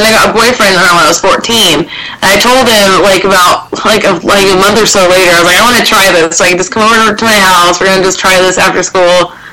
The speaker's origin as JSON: {"language": "English", "town": "Beaumont", "region": "California", "country": "United States", "tie": "born or raised there", "said": "In Beaumont, California."}